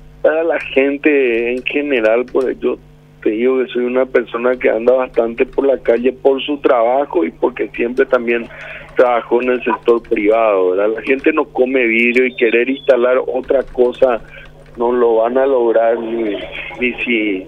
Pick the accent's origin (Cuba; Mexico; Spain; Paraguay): Paraguay; Como ciudadano paraguayo te estoy diciendo eso